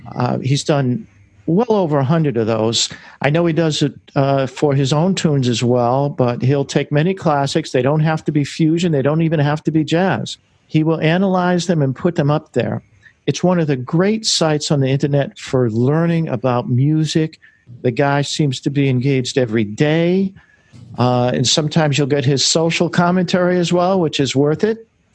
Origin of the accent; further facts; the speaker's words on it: Boston, Massachusetts, United States; from Boston.